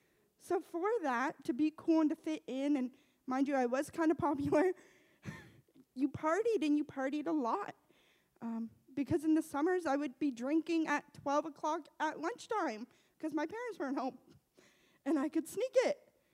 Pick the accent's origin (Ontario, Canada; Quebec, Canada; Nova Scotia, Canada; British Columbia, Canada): Nova Scotia, Canada; Middleton; I'm from the East Coast. I'm from Middleton, Nova Scotia. Most of you probably don't know where that is, but Truman does because we grew up together. So that's the only fun part. So Middleton, Nova Scotia is very small, very remote. It's a big country area.